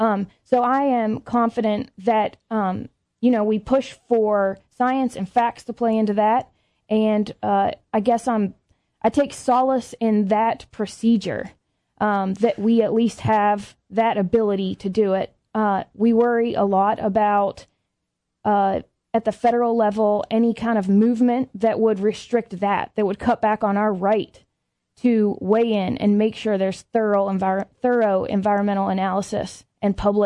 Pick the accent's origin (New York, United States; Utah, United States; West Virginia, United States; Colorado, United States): West Virginia, United States; I grew up in West Virginia, so I'm from coal country.